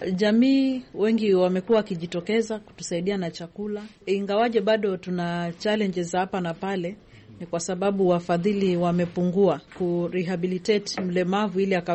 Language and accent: Swahili; Kirinyaga County, Kenya; now in Mombasa, Kenya; ndio nikaletwa Mombasa, kwetu ni Kirinyaga